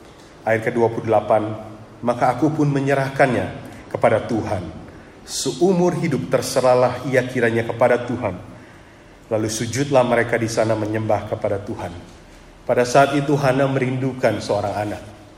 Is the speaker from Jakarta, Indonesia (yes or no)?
yes; Jakarta, Indonesia; saya tinggal atau dibesarkan di Jakarta.